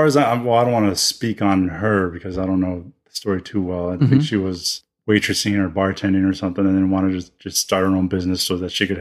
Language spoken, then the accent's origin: English; Austin, Texas, United States; What's great is that I was born and raised in Austin, Texas.